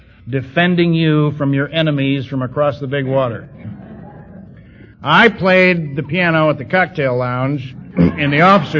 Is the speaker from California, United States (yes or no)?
yes; Huntington Beach, California, United States; It was across the street in my hometown in Huntington Beach from the pier